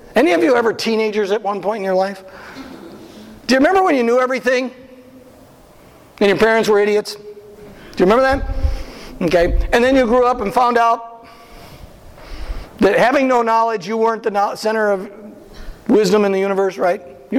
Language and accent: English; Midwest, United States; I'm from the Midwest, okay? Sometimes those little Midwesternisms, they sneak in.